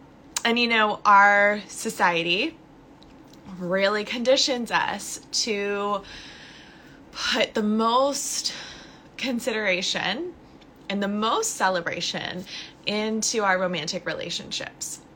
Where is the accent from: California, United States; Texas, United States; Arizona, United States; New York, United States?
California, United States; There's so much California here. Hello, hello, my home state.